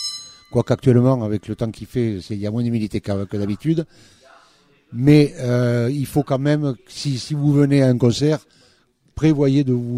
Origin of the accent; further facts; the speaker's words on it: Toulouse, Occitanie, France; Moi, je suis toulousain d'origine, hein